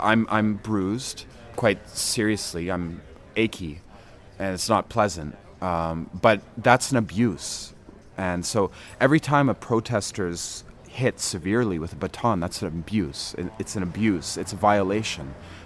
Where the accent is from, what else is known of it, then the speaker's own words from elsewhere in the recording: Montreal, Quebec, Canada; and I'm from Montreal.